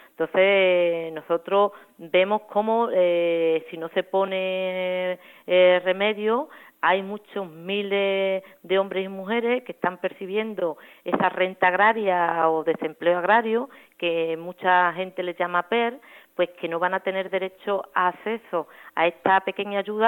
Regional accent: Andalusia, Spain; Cuando en otro pueblos como el andaluz no nos atrevemos a convocar por nuestra cuenta una huelga general

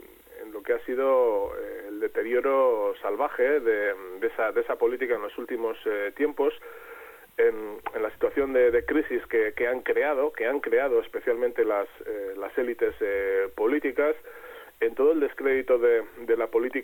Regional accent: Basque Country, Spain; Somos vascos y vascas

